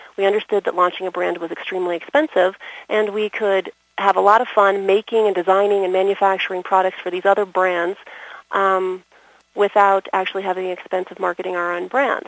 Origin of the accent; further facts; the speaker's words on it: Washington, District of Columbia, United States; born there; I was born in Washington, D.C., and it's very conservative back east.